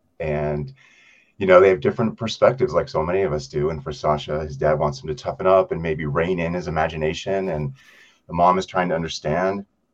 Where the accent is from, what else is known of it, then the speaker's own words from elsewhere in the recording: New York City, New York, United States; as the son of an artist growing up in New York City, there was a time where we left the city and moved up to upstate New York and lived on a horse farm.